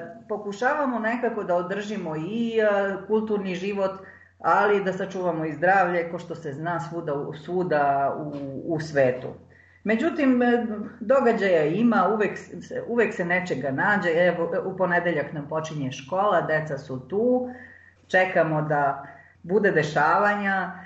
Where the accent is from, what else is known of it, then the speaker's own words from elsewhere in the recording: Romania; Mi smo Srbi u Rumuniji koncentrisani u 3 županije, odnosno Arad, Timiš, Karaštevarin i nešto malo u Mehedincu.